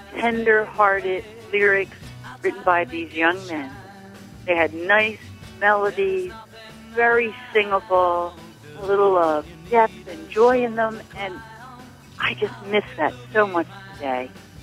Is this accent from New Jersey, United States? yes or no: yes; Cape May Court House, New Jersey, United States; I am from Cape May Courthouse, New Jersey.